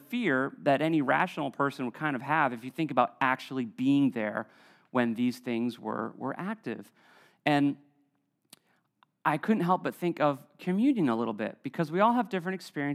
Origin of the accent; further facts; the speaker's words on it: Preston, Connecticut, United States; growing up in Preston, I mean, I must have seen 100 submarines launched back in the day.